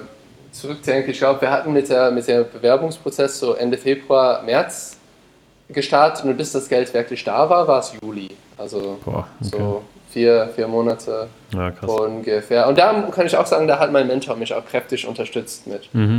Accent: United States; German is a second language; mit meinem Hintergrund zusammen als Amerikaner, wir sind dran gewohnt, für das Studium zum Beispiel Kredite aufzunehmen

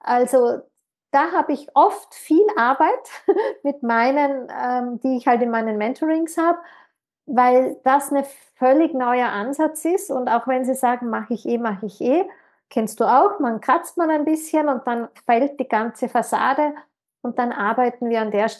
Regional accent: Tyrol, Austria; Ich bin Tirolerin

